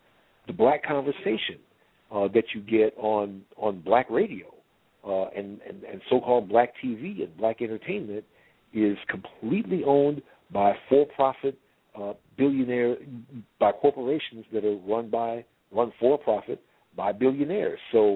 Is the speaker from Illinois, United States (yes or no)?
yes; Chicago, Illinois, United States; now in Georgia, United States; I'm from Chicago. I only moved down here to Georgia at the end of 2000.